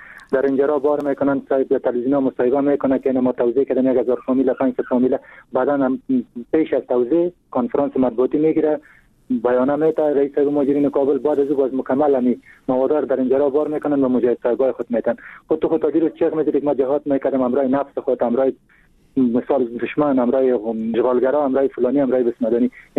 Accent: Afghanistan; اگر از افغانستان هستیم چرا قدر تعصب میکنن؟ ما خودم یک پشتون هستم

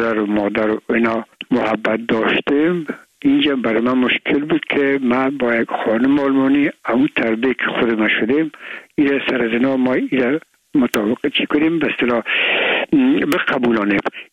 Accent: Afghanistan; ما افغان هستیم

